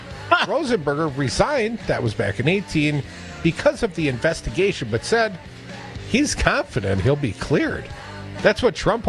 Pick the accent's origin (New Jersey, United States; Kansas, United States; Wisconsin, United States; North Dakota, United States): Wisconsin, United States; just want to remind people listening here in the great state of Wisconsin, my home state, little hometown corruption.